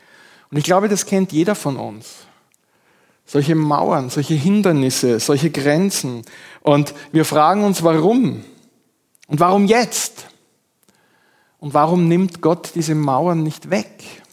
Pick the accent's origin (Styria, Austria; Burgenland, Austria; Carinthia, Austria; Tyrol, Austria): Styria, Austria; Graz; vor vielen Jahren in einer Zeitung in meiner Heimatstadt Graz gelesen